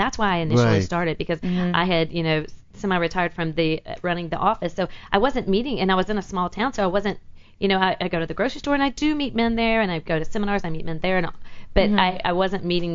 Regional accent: Charleston, South Carolina, United States; also born or lived in Columbia; I'm from South Carolina, so Charleston and Columbia.

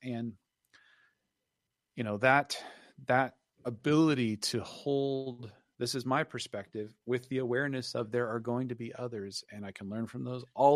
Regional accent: Denver, Colorado, United States; when I was a young boy, I grew up in Denver and I grew up on the west southwest side of Denver.

